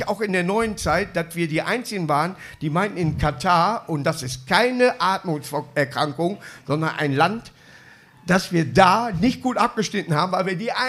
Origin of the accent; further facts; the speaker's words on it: Northern Germany, Germany; born there; aber ich bin gebürtiger Norddeutscher, bin ich stolz drauf.